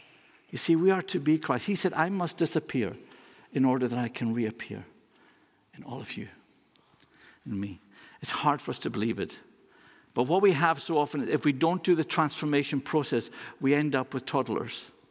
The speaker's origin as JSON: {"language": "English", "town": "Lewis", "region": "Scotland", "country": "United Kingdom", "said": "I came from Lewis."}